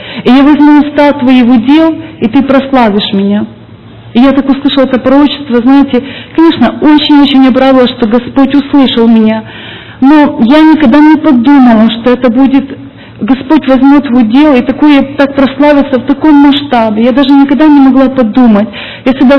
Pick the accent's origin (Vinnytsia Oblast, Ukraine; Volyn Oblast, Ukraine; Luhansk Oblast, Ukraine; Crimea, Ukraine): Vinnytsia Oblast, Ukraine; now in Sacramento, United States; я родом с Украины, с Винницкой области, город Казань, может кто-то знает. 10 лет уже живу в Сакраменто.